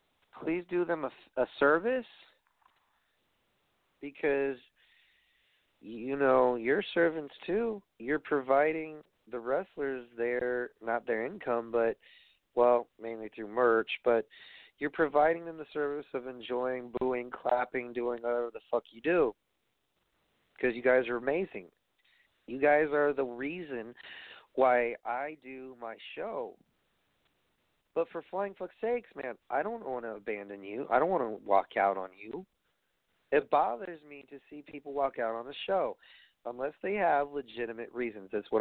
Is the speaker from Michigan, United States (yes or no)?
no; Brooklyn, New York, United States; I have a good night before I go back to my hometown in Brooklyn.